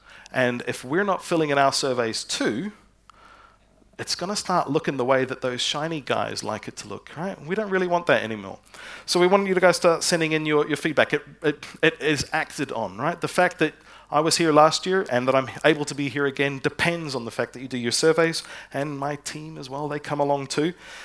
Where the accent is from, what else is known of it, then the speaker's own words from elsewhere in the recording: New Zealand; I'm from New Zealand, and I went back there just a little while ago.